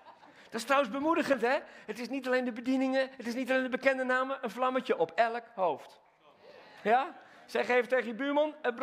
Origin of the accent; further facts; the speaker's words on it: Netherlands; Ik ben Nederlander, maar ik ben meer koninkrijkskind.